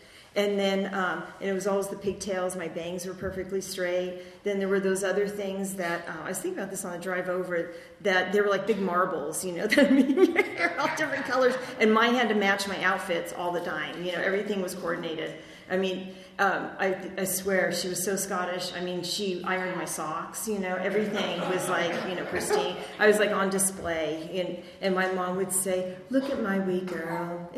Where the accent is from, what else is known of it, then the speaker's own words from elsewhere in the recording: Venice, California, United States; I grew up in Venice, just like a mile or two from the beach, and it was just my mom and I. We lived in a little duplex on Victorian Avenue